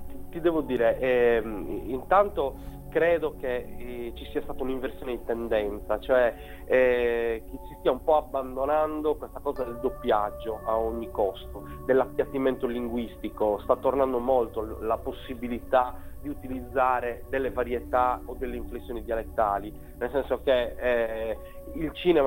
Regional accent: Switzerland; born there; sai che in Svizzera io poi sono nato

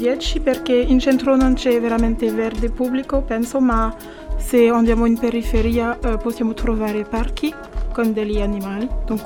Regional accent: France; Italian is a second language; moved away as an adult; now in Cagliari, Italy; Della Francia.

